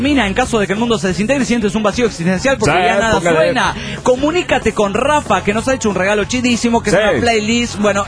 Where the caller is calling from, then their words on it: Bolivia; desde Bolivia.